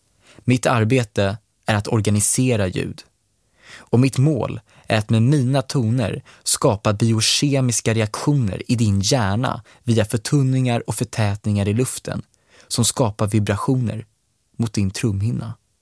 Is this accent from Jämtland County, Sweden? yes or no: no; Bromma, Stockholm County, Sweden; där jag växte upp i en privilegierad miljö i idylliska Bromma.